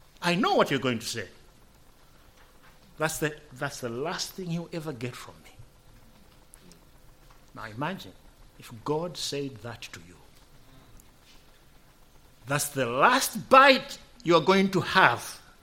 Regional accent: Zambia; born or raised there

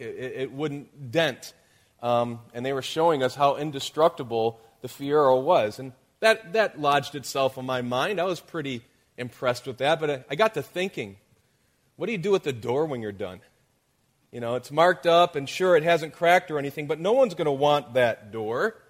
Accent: Detroit, Michigan, United States; I'm from the Detroit area. I grew up in the auto industry.

